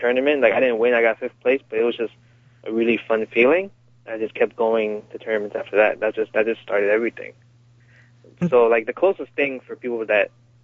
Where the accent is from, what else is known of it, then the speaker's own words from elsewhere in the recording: New York City, New York, United States; Yeah, I'm from New York City.